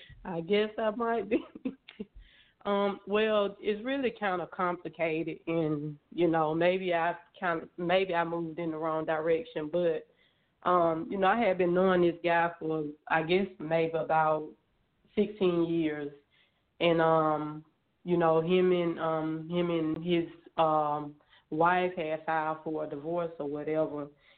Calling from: Georgia, United States; I'm calling from Georgia.

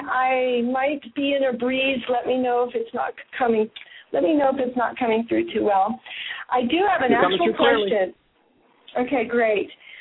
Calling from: Ashland, Oregon, United States; from Ashland, Oregon.

